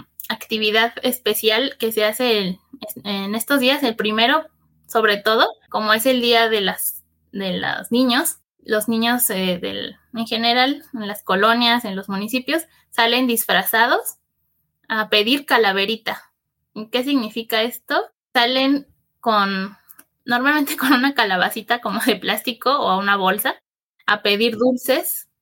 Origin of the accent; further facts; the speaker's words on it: Mexico; soy mexicana. Vivo en el centro del país, más o menos, en el Estado de México.